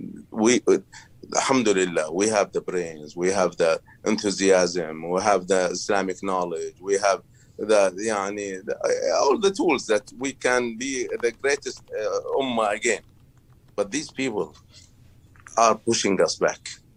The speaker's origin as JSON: {"language": "English", "country": "Kuwait", "lives_now": "Istanbul, Turkey", "said": "I'm from Kuwait"}